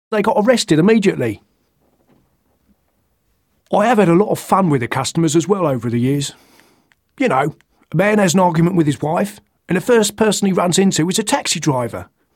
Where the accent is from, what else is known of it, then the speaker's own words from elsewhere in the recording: London, United Kingdom; accent: Cockney; I'm a Cockney.